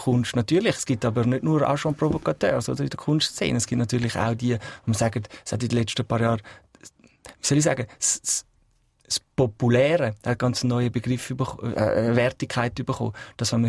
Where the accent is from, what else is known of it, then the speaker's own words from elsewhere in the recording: Switzerland; die können wir als Schweizer Kulturschaffende und Vermittler auch fruchtbar machen